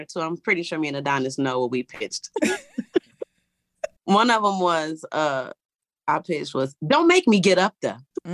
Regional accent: Chicago, Illinois, United States; Because we're actually from Chicago, like we needed to have this dancing in there.

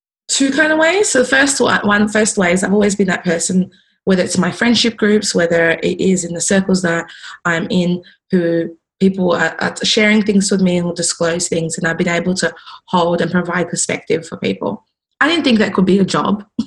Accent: Ethiopia; okay, they're from Nigeria, I'm from Ethiopia. We have like no language.

